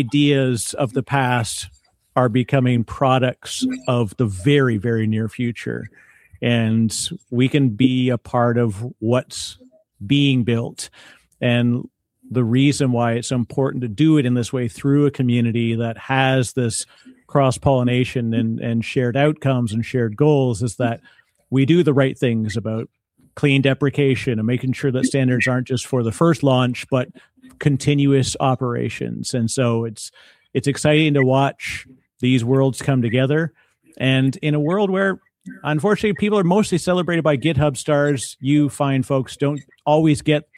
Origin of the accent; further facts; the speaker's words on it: Canada; one being Canadian, proud Canadian here